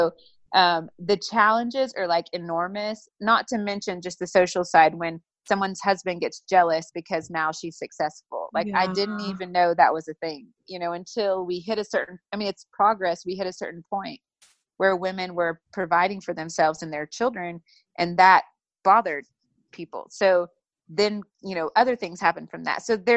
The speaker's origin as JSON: {"language": "English", "region": "the South", "country": "United States", "tie": "born or raised there", "said": "And so growing up in the South, I grew up with a lot of Christians."}